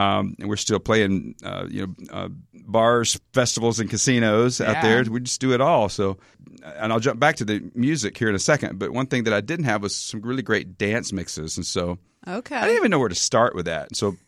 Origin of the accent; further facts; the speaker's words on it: Alabama, United States; Listen, I'm a Southern boy. Don't give me accents.